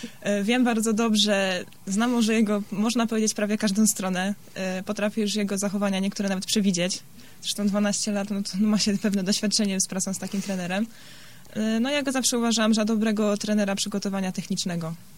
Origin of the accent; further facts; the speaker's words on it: Opole, Opole Voivodeship, Poland; No jestem z Opola, już tutaj grałam.